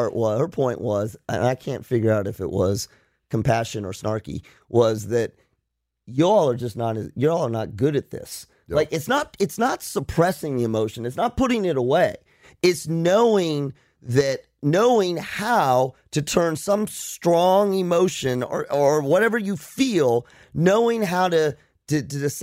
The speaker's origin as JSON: {"language": "English", "region": "West Coast", "country": "United States", "said": "I'm from the West Coast."}